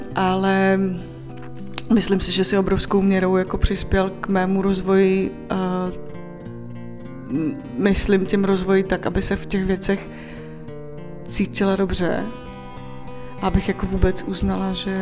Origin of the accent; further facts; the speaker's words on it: Moravia, Czechia; mě to přišlo přirozený, jak jsem z Moravy, že původně, tak tam jako nakládají všechno